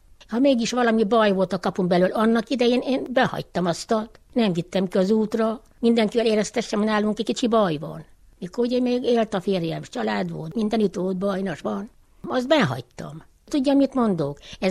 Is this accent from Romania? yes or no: yes; Romania; also born or lived in Sibiu; Nem itt születtem, a Szebenbe születtem, gyerekkoromban a szüleimmel hazajöttünk, ide mentem férhez, ebbe a faluba, s itt éltem le az életemet.